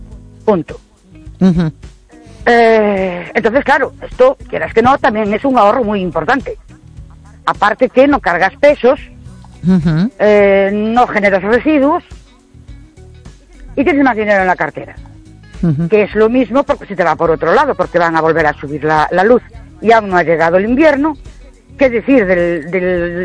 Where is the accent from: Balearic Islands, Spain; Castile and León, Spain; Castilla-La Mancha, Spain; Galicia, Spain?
Galicia, Spain; Ourense; de Ourense.